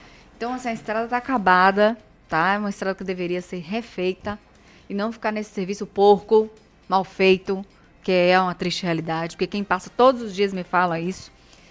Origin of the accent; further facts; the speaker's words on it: Bahia, Brazil; Não, eu sou baiana, eu amo acarajé